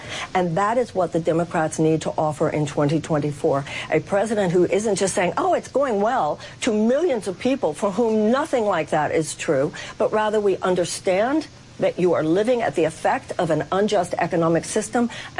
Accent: United States; I will do whatever I feel I can do as an American to make sure that the neo-fascist threat

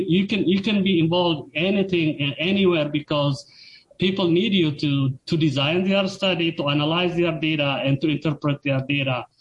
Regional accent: Tigray, Ethiopia; moved away as an adult; now in United States; Originally, like you indicated at the top of the show, I am from the Tigray region of Ethiopia. I came to the United States as a PhD student in 2001, just right before September 11, 2001. Mm-hmm. I have been here since then.

